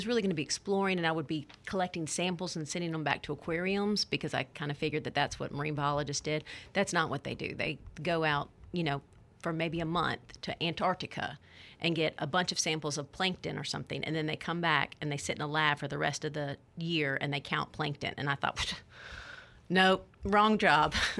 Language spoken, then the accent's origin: English; Atlanta, Georgia, United States; I tell people, I'm like, I'm from Atlanta. I can't help it. This is how I drive.